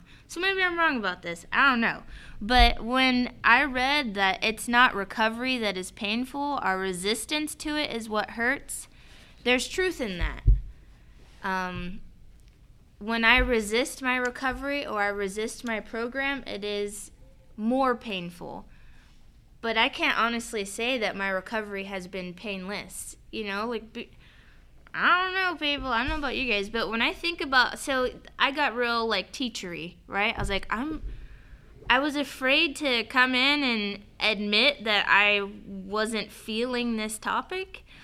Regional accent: Katy, Texas, United States; I am from Katy, and my home group is Surrender to Win in Katy, Texas. I got clean when I was 17 years old. Today I have 13 years clean. I'm 30

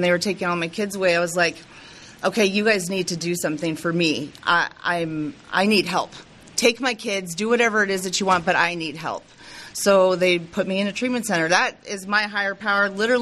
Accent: Denver, Colorado, United States; And I'm from Denver, and I was planning on coming here already.

